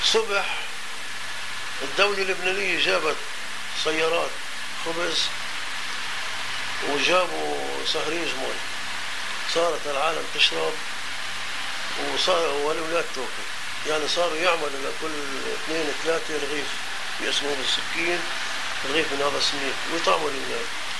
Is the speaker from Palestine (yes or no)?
yes; Palestine; هيك هيك القصة صارت معنا إحنا فلسطينيين